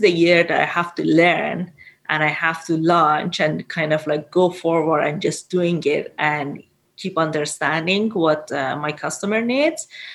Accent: Iran; English is a second language; moved away as an adult; now in Canada; So I raised and born and raised in Iran, and I became mining engineer

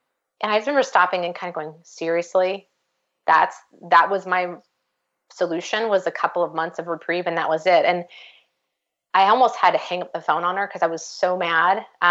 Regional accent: Nebraska, United States; now in Kansas City, United States; We both hail from Nebraska, no big red. And, when we moved to Kansas City

